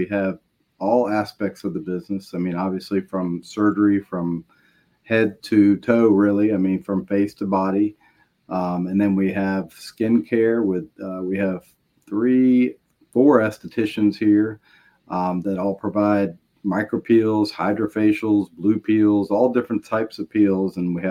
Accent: Richmond, Virginia, United States; I was from Richmond, Virginia, and grew up there.

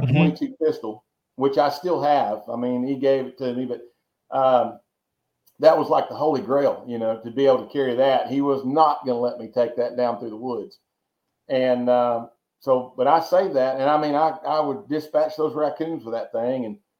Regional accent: Texas, United States; When we lived in growing up in Texas, and he'd come down with something new all the time.

